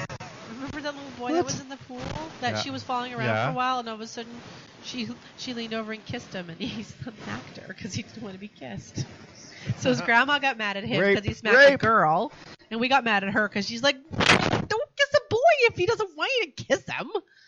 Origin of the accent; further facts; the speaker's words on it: Canada; we're like, yeah, we're Canadian. This is good.